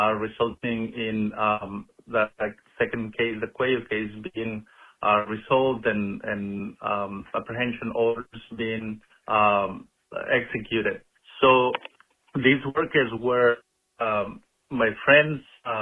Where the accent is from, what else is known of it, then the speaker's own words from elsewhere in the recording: Zacatecas, Mexico; now in Immokalee, United States; I am from Zacatecas, Mexico